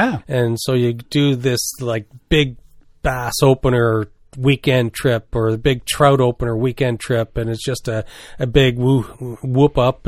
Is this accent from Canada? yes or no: yes; New Brunswick, Canada; also born or lived in British Columbia; Because when I moved here from British Columbia, I'd only really used to kayaks, right? Like, I hadn't used canoes since I grew up in New Brunswick.